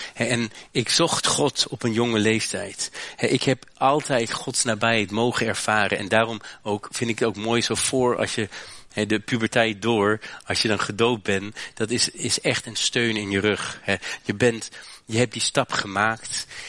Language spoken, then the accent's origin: Dutch; Hochheim, Hesse, Germany; Toen ik 9 jaar oud was, ik groeide op in Duitsland. En toen ik 9 jaar oud was, reed ik met mijn fietsje op de straat in Hochheim.